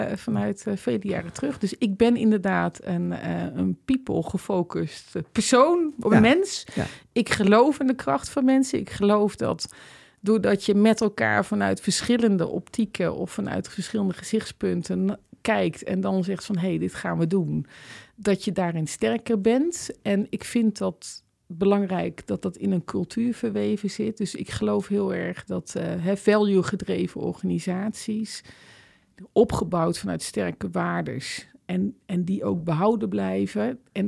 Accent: Netherlands; Dus wij als Nederlanders vinden altijd een goed gesprek belangrijk.

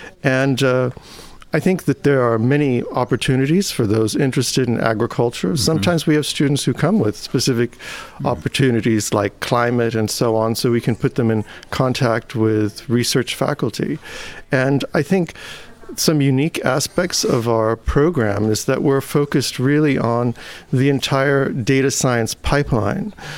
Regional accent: California, United States; born there; I was born in California

